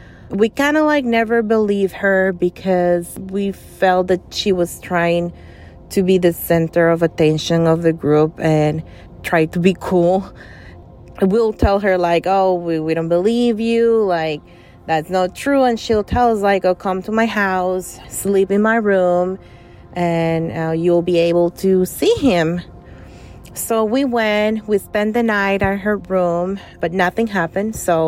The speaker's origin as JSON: {"language": "English", "country": "Costa Rica", "tie": "born or raised there", "lives_now": "Long Island, United States", "said": "I live in Long Island, New York, but I was born and raised in Costa Rica."}